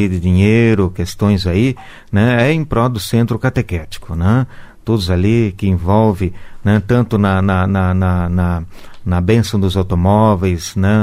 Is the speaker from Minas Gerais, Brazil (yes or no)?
no; Mariluz, Paraná, Brazil; now in Cascavel, Brazil; Isso, sou natural aqui de Mariluz, né? Norte do Paraná, né?